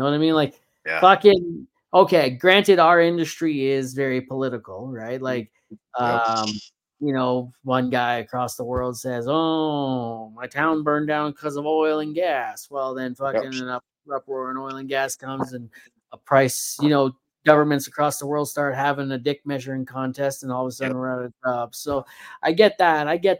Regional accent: Canada; I'm Canadian.

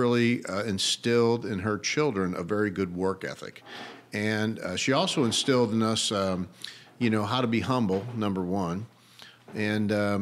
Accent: St. Louis, Missouri, United States; So I grew up in North City, St. Louis, so on the eastern side of Missouri. I was very much an inner city person.

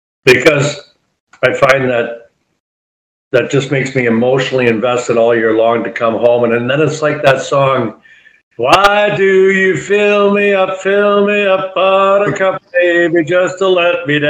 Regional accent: London, Ontario, Canada; I want to come back at least one more time to London, Ontario, my hometown, with a solid show.

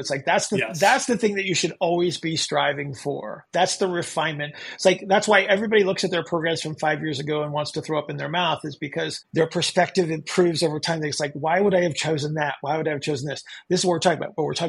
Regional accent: York, Pennsylvania, United States; So I grew up in York, Pennsylvania.

